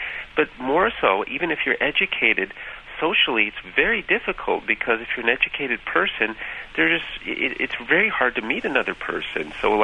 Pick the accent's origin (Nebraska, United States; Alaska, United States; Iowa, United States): Iowa, United States; Sioux City; I'm originally from Sioux City, Iowa, and that's not, you know, exactly a small town. It's a small city. It's about 100,000 people.